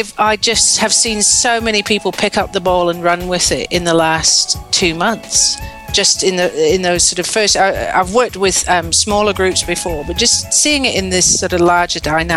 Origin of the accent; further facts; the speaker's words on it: Scotland, United Kingdom; moved away; I'm Scottish, so I'm naturally miserable all the way through winter and rain